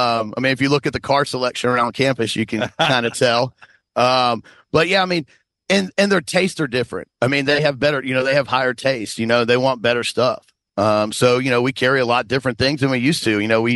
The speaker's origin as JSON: {"language": "English", "town": "Washington", "region": "District of Columbia", "country": "United States", "said": "I came from Washington, D.C., and I met people down here that didn't even know where Washington, D.C. was"}